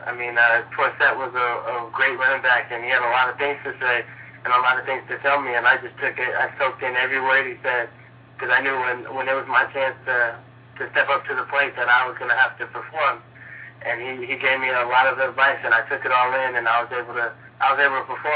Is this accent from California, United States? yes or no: yes; California, United States; And part of that was probably because this is home for me. I'm from the Bay Area.